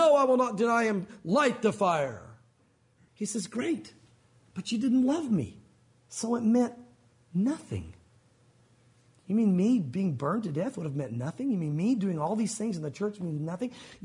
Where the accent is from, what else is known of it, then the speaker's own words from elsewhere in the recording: the South, United States; because we grew up in the South.